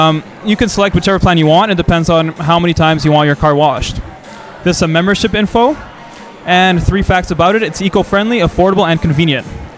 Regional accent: Canada; I'm actually from Canada

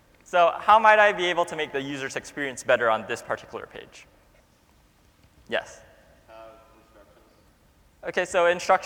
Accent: Boston, Massachusetts, United States; I'm from I'm from Boston, so let me look in Massachusetts.

